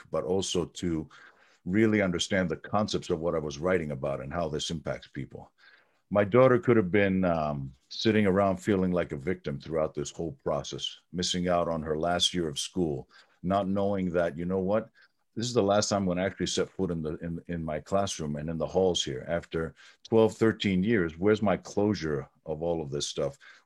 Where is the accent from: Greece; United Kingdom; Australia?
Greece; now in United States; I'm actually very Greek from that perspective. So I've traveled around. I come from a multicultural background